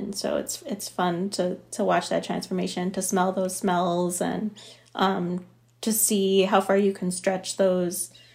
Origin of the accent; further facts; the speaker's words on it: Chicago, Illinois, United States; I grew up in outside of Chicago, so the Midwest.